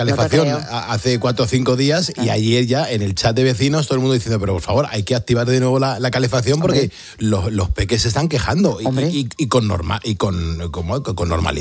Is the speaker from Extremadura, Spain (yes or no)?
no; Madrid, Community of Madrid, Spain; nosotros somos de Madrid, hacemos el programa desde la Comunidad de Madrid